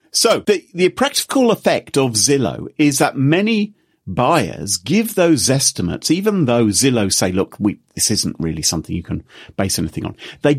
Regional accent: United Kingdom; Now, we're all British, I believe.

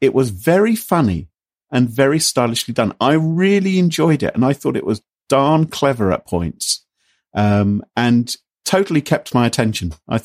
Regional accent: United Kingdom; Yes, that is a large part of being British.

